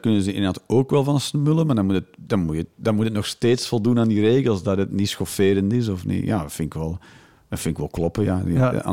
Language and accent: Dutch; Flanders, Belgium; now in Netherlands; En dus ja, als Vlaming in Nederland... Een paar keer wel flink met mijn bek gegaan.